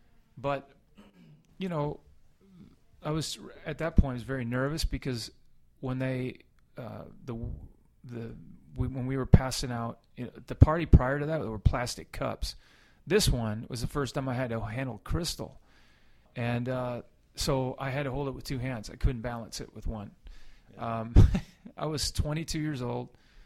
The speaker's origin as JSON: {"language": "English", "region": "Washington", "country": "United States", "tie": "born or raised there", "said": "cause I grew up near Whidbey Island Air Station. My dad used to take me to Blue Angels."}